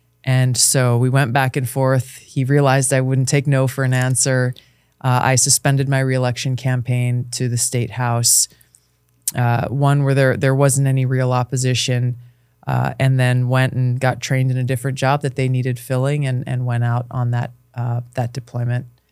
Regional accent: Hawaii, United States; You know, I was a kid, I grew up in Hawaii. Yeah, yes, we are the 50th state of America.

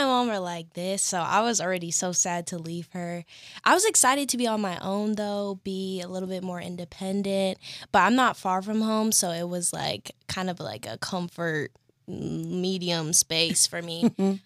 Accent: Acworth, Georgia, United States; I'm from Acworth, Georgia. I'm a sophomore psychology major at Spelman College.

